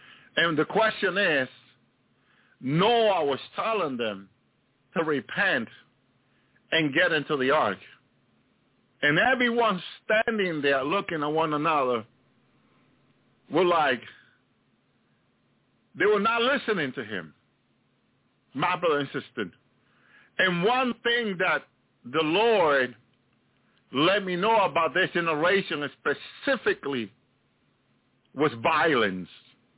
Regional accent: Union City, New Jersey, United States; born or raised there

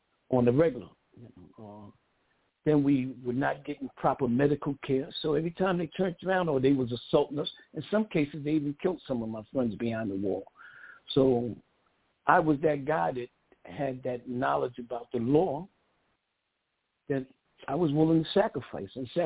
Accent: Brooklyn, New York, United States; So looking out my window, I was born in Fort Greene Projects, Brooklyn, New York. I didn't see doctors and lawyers.

